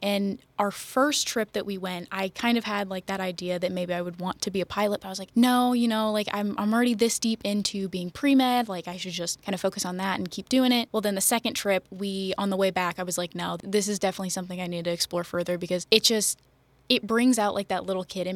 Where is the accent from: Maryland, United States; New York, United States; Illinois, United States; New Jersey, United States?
Illinois, United States; Red Bud; I'm from Redbud, Illinois.